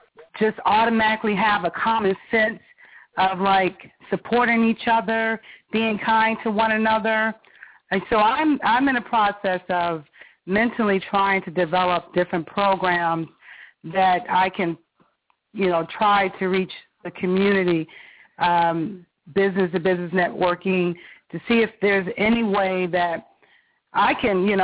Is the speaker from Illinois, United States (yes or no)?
no; Buffalo, New York, United States; because I'm here in my hometown, Buffalo